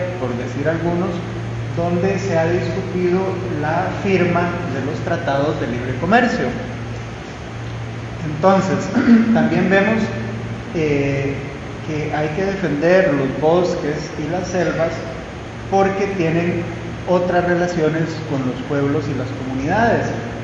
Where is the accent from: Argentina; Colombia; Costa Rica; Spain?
Costa Rica; en mi país, en Costa Rica, comemos mucho frijol.